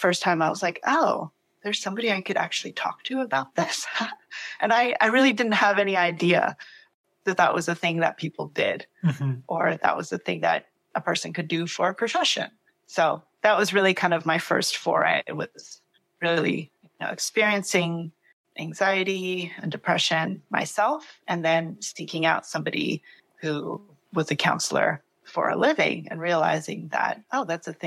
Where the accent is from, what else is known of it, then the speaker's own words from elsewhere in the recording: Austin, Texas, United States; I am from Austin, Texas.